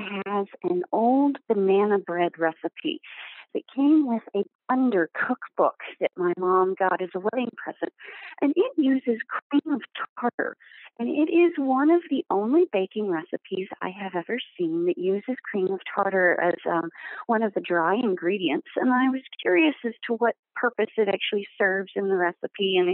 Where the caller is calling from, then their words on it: Bedford, Massachusetts, United States; I am calling from Bedford, Massachusetts.